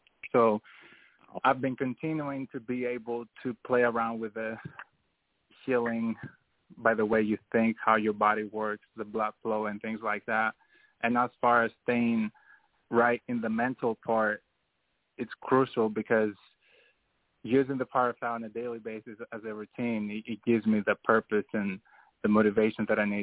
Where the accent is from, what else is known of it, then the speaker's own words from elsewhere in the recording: Greece; moved away; And when I came from Greece, that aspiration was more to for the NBA, right?